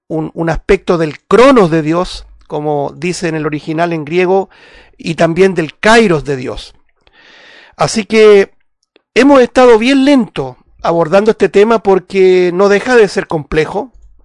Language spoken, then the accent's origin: Spanish; Puente Alto, Santiago Metropolitan Region, Chile; los que somos de acá, de Chile, de la región metropolitana, en Santiago, en la capital, Puente Alto.